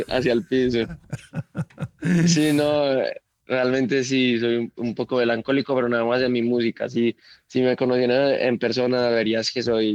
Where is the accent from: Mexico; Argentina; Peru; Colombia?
Colombia; Literalmente todos crecimos en Colombia escuchando su música